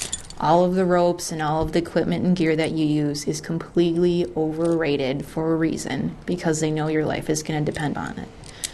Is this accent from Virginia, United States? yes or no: no; Fond du Lac, Wisconsin, United States; I grew up in Fond du Lac, Wisconsin, in the country, grew up on a dairy farm.